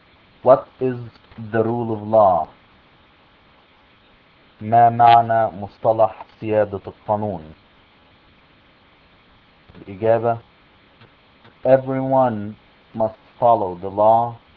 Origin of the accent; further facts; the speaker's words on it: Egypt; الكونجرس اللي هو زي البرلمان عندنا في مصر